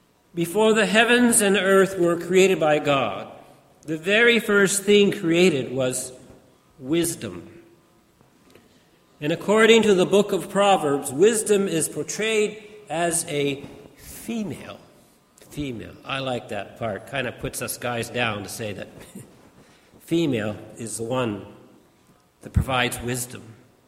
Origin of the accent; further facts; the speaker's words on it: Toronto, Ontario, Canada; I remember as a child, growing up in Scarborough, Toronto, Ontario, we would go outside in the evening to see the first satellite cross the sky